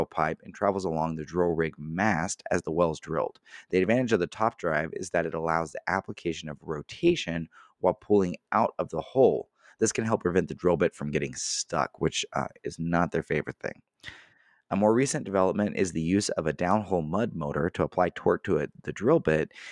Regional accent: Texas, United States; as a kid growing up in West Texas, that was what I always noticed.

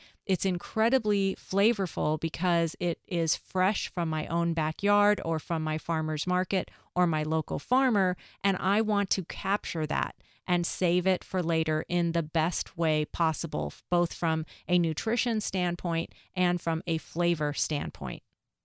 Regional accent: Los Angeles, California, United States; I grew up in Los Angeles, but with a family who loved to grow their own food.

